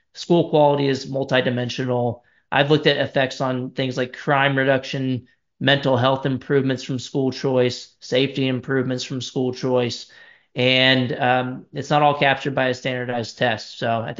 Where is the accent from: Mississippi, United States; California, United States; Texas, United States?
Texas, United States; San Antonio; For myself, I grew up in San Antonio, Texas. I live here now as well.